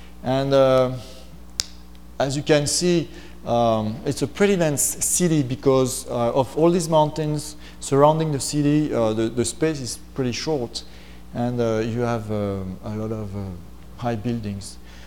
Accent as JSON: {"language": "English", "town": "Dijon", "region": "Bourgogne-Franche-Comté", "country": "France", "tie": "born or raised there", "said": "in the city where I grew up in Dijon, there are maybe six or seven churches."}